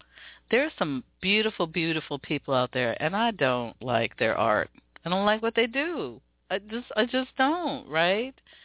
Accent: Seattle, Washington, United States; I want to be instrumental in making some things happen right here in my hometown, because I do recognize the talents. And there are people reaching out to me. Man, this past week, I've had 3 people reach out to me about wanting to come to Seattle

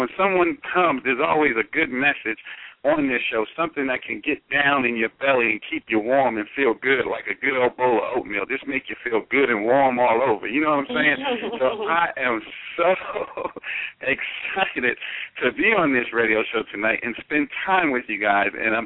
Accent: New York City, New York, United States; I was born in the Bronx while it was the murder capital of the world, the youngest of four children to a single parent

